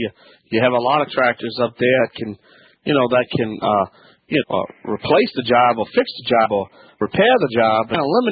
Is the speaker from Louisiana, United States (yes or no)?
yes; Louisiana, United States; I'm the Cajun man from the Bayou Land.